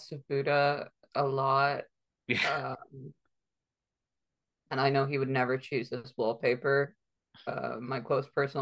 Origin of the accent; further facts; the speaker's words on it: Ireland; Sorry, I'm Irish.